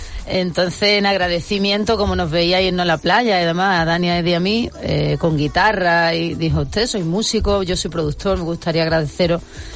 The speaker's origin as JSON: {"language": "Spanish", "country": "Spain", "said": "porque somos de España"}